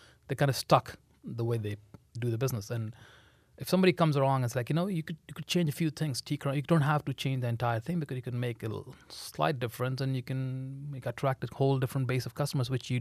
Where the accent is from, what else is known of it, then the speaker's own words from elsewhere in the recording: India; now in United States; growing up in India, I saw Americans excel in tennis.